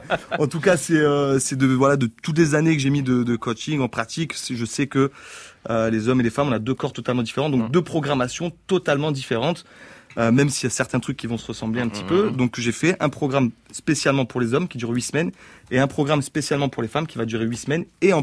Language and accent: French; Antibes, Provence-Alpes-Côte d'Azur, France; accent: southern; Ah, je viens... Je viens de la Côte d'Azur.